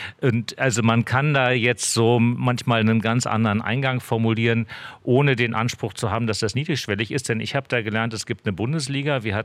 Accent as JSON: {"language": "German", "country": "Germany", "tie": "born or raised there", "said": "Also ich bin in der DDR groß geworden"}